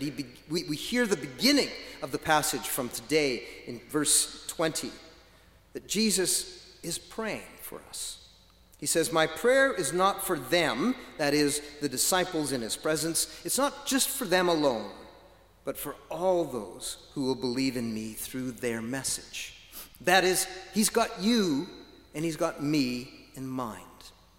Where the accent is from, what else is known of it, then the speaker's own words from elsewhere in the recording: Moose Jaw, Saskatchewan, Canada; When they realized I was from Moose Jaw, they exclaimed regularly, you came all this way just to watch the game